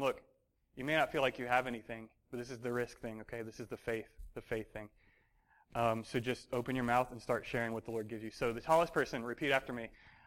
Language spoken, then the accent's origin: English; Alabama, United States; I said, no, I'm here from Alabama, and we're just out praying for people.